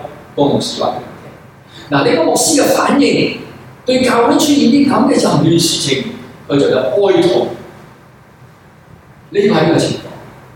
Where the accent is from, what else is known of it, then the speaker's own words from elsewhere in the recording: Guangdong, China; 我哋廣東人成日講話